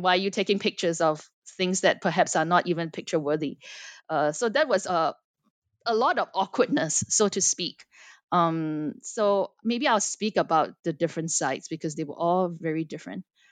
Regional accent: Singapore; I had to explain that, you know, I'm from Singapore, you know, so I'm not really the group of people represented there.

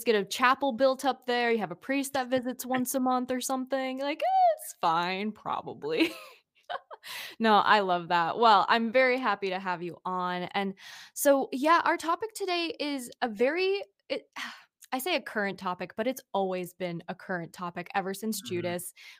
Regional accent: Chicago, Illinois, United States; I'm from Chicago, so that's like, you know, we go into the city and we hope we come out.

